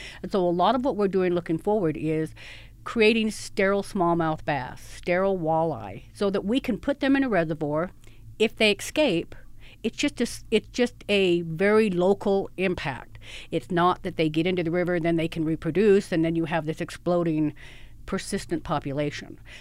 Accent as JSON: {"language": "English", "region": "Utah", "country": "United States", "tie": "born or raised there", "said": "I'm from Utah. I was born and raised in Utah, and I'm very proud of Utah, and I love Utah."}